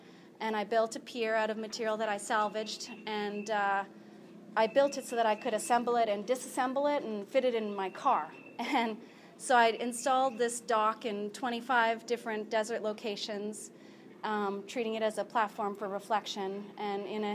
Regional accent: Cape Breton, Nova Scotia, Canada; Susan mentioned I'm from Canada. I grew up on the east coast of Canada.

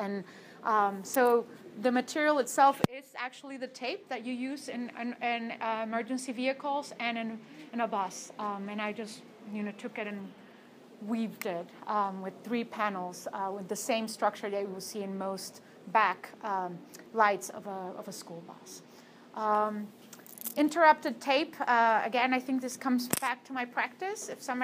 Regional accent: Mexico; I'm originally from Mexico.

